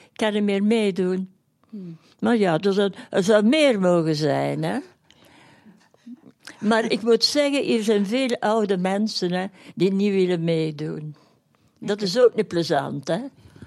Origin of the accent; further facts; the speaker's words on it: Meldert, Flanders, Belgium; now in Tienen, Belgium; Nee, ik ben van Meldert afkomstig, maar ik woon al 40 jaar in Tiene.